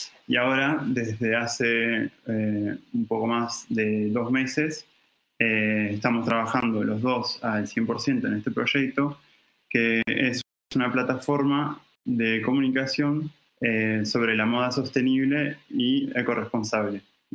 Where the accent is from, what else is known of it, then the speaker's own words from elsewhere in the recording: Argentina; argentino